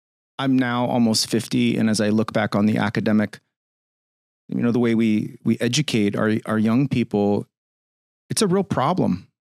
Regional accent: San Diego, California, United States; I grew up in San Diego.

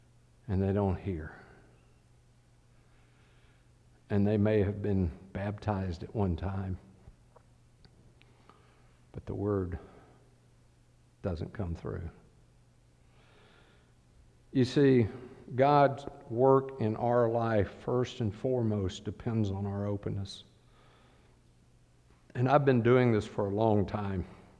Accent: the Carolinas, United States; And I grew up in the Carolinas, and any of you know anything about the Carolinas, they have a lot of brick homes up there, and that's because the soil is hard red clay.

